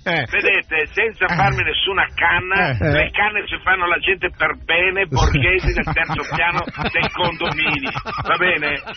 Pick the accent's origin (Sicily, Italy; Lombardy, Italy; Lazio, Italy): Lombardy, Italy; Milan; Scusate, io sono milanese.